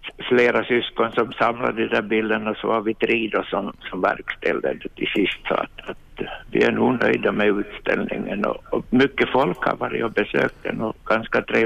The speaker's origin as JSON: {"language": "Swedish", "town": "Vaasa", "region": "Ostrobothnia", "country": "Finland", "tie": "born or raised there", "said": "jag är uppvuxen i Vasa."}